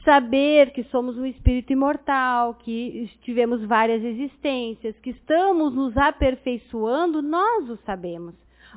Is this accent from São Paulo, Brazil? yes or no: no; Lavras do Sul, Rio Grande do Sul, Brazil; semana passada eu estava em Lavras do Sul, minha terra natal, fazendo palestra